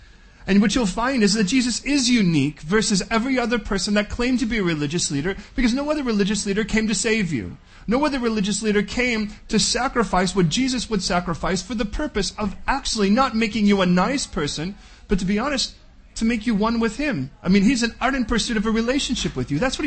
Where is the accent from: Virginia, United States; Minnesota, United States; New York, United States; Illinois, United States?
Illinois, United States; Chicago; Born and raised in Chicago, we had this little stand called Portillo's.